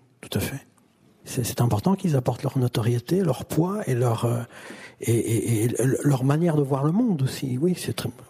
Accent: Seraing, Wallonia, Belgium; Vous savez, moi je viens de Wallonie, vous l'avez dit tout à l'heure, de Serein.

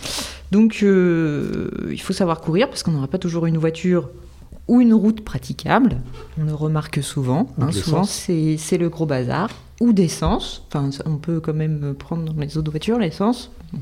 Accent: France; Oui, je suis française, je suis franco-française.

